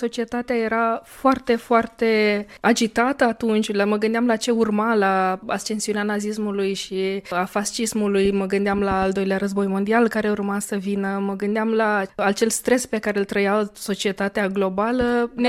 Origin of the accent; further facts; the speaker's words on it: Moldova; born there; Eu m-am născut în Republica Moldova